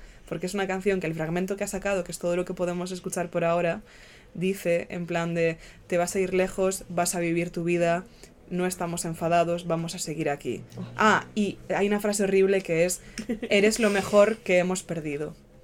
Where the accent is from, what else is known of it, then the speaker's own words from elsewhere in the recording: New England, United States; I have a reason, I am mean, because I grew up in New England.